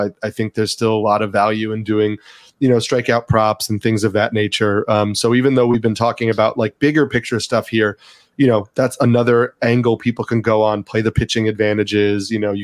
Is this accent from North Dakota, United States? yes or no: no; New York, United States; Yeah, listen, like, I grew up in New York. I had Mets season tickets as a kid.